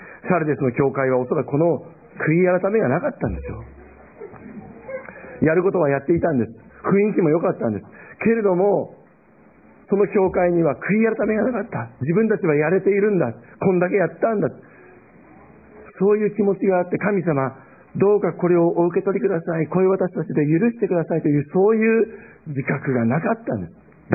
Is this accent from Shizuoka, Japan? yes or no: no; Okayama, Japan; 私たち岡山県民はですね